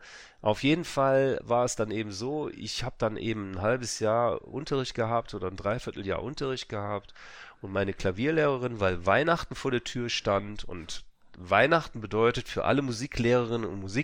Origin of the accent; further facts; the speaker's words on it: Wuppertal, North Rhine-Westphalia, Germany; Wir lebten damals in Wuppertal, meiner Heimatstadt.